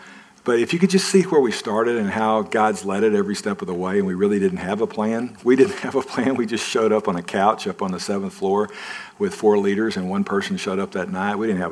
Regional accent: Arkansas, United States; So it's just a joke whenever I use Arkansas. It's like making fun of my hometown, but I do that occasionally too.

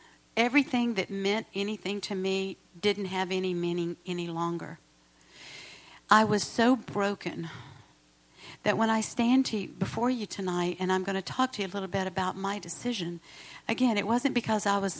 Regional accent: Atlanta, Georgia, United States; I'm from Atlanta.

